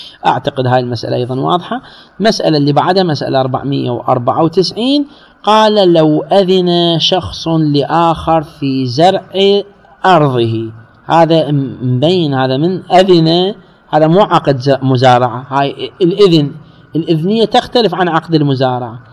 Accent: Iraq; احنا عندنا في العراق

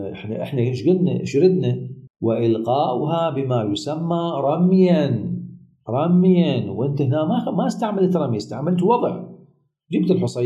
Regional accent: Iraq; الكريات الزجاجية المعروفة عندنا بالعراق يسموها الدعبل

